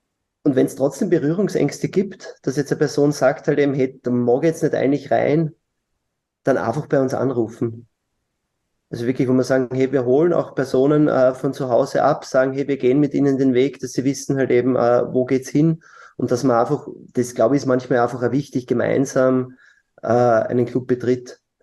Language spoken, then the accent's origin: German; Lower Austria, Austria; Ich bin Niederösterreicher